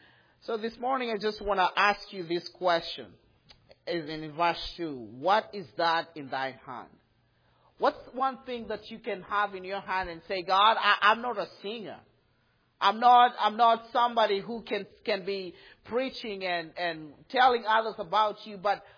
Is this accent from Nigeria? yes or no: no; Kenya; English is a second language; moved away; I'm from Kenya, Africa.